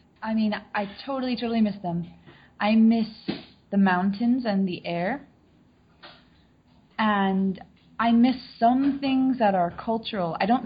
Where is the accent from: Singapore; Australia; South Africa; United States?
United States; Colorado; I'm from Colorado.